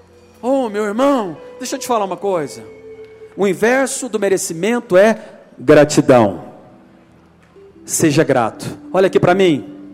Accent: Jussara, Brazil; Que eu sou lá de Jussara.

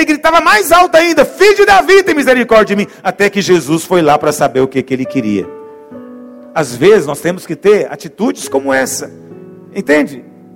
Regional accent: Goiás, Brazil; Porque eu sou goiano

